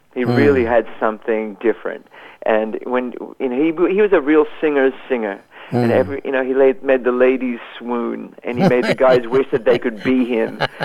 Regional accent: Sydney, New South Wales, Australia; now in New York, United States; I'm so thrilled to be back in Sydney, my hometown.

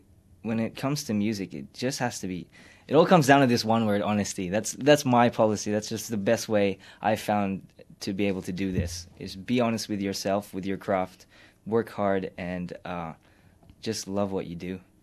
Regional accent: Philippines; But I guess it helped in a way that I was always musically inclined, just being a Filipino.

